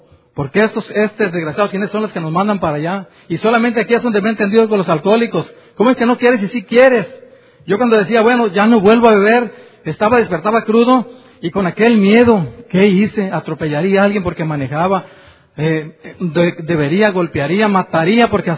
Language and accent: Spanish; Colima, Mexico; Yo soy mexicano y vengo de Colima.